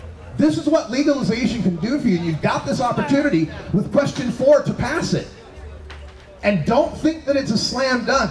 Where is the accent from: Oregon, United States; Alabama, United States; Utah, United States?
Oregon, United States; Portland; I'm from Portland, Oregon, where marijuana is legal.